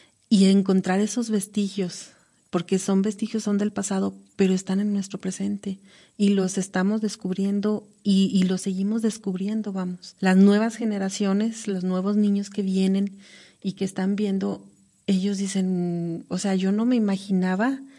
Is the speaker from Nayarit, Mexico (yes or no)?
yes; El Nayar, Nayarit, Mexico; yo donde yo voy, yo siempre les digo, yo soy de mi pueblo, el Nayar.